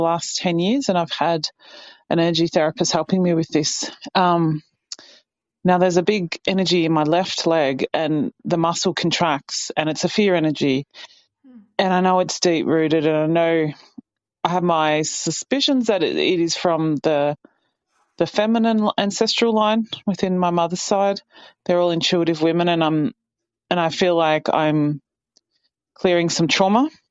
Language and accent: English; Melbourne, Victoria, Australia; I'm from Melbourne, Australia. I'm a nurse as well.